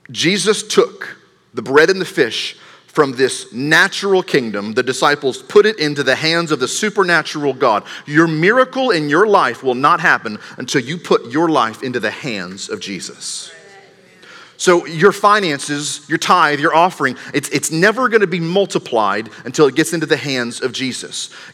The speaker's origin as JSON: {"language": "English", "region": "Maryland", "country": "United States", "said": "If you're visiting this morning, I'm originally from Maryland."}